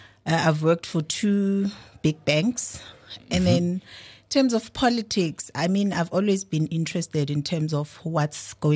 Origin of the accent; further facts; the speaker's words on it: Burgersdorp, Eastern Cape, South Africa; I'm from a small town called Burgersdorp in the Eastern Cape.